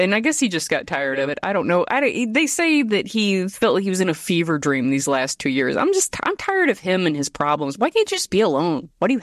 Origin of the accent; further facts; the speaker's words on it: Michigan, United States; And then when he came out and he just dropped this huge Confederate flag, and I'm from Michigan.